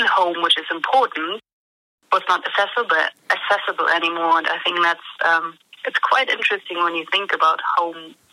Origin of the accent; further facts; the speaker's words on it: Germany; English is a second language; moved away as an adult; now in London, United Kingdom; As you probably can hear, I'm from Germany. And I am a photographer. I'm living in London since about 5 years.